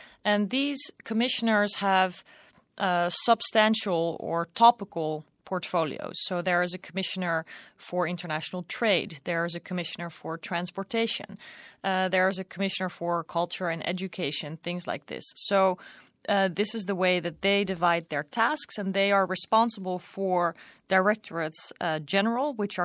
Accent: Netherlands; I'm from the Netherlands

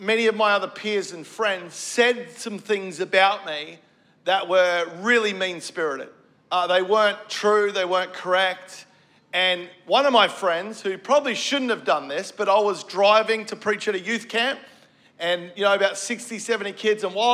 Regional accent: Melbourne, Victoria, Australia; because I grew up here in Melbourne.

